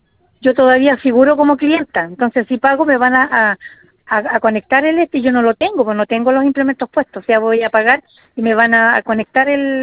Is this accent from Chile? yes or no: yes; Los Vilos, Coquimbo, Chile; Y yo soy de Los Vilos, no tengo nada cerca.